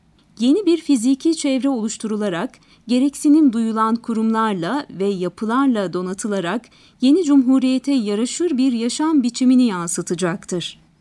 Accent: Ankara, Turkey; doğma büyüme Ankaralı olarak her zaman başka şehirlerden dönerken Ankara'yı özledim.

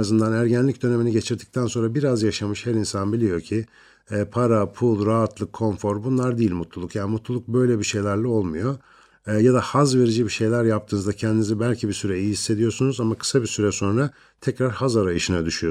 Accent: Ankara, Turkey; Biz hep radyo tiyatrolarıyla böyle radyonun içinde büyüdük. Eski Ankara Radyo binasında büyüdüğümü söyleyebilirim.

